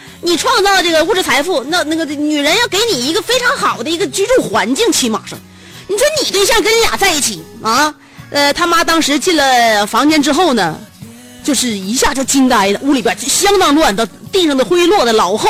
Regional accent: China; 也就觉得挺可怜这个老外强匪，在我们中国人面前居然敢亮刀

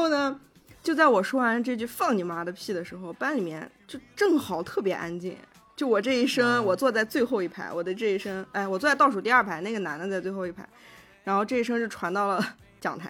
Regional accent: Urumqi, Xinjiang, China; 有一年寒假，我回乌鲁木齐，就我们新疆人那个在家的时候基本上都穿秋衣秋裤

